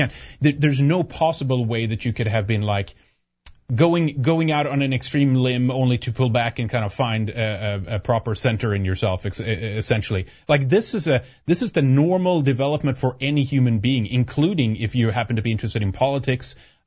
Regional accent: Sweden; English is a second language; I used to drink too a lot of growing up in Sweden.

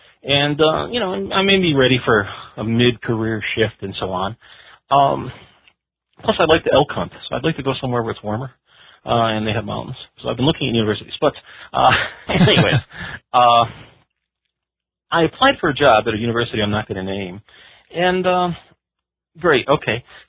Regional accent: Detroit, Michigan, United States; I mean, I'm from Detroit, which was predominantly a black city at that time

